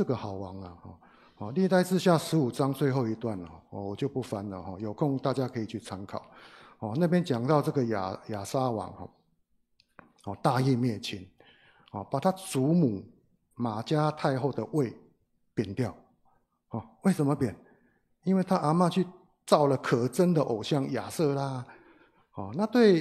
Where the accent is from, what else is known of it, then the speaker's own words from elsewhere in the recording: China; 就像我们中国人说的亲上加亲